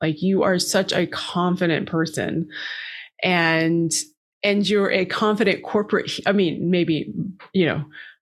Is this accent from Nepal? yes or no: yes; Nepal; I'm originally from Nepal and I had moved back